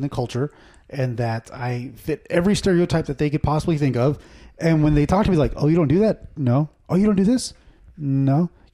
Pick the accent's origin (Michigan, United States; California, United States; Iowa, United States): California, United States; Los Angeles; I grew up in East LA.